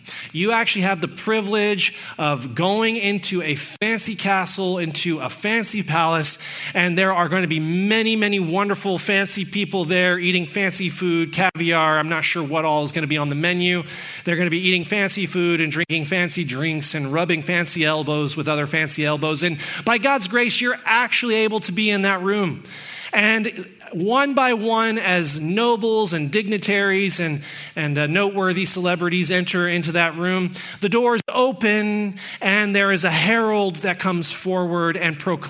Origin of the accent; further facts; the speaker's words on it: United States; now in Canada; Now, I'm an American, so I don't give a lot of consideration to royalty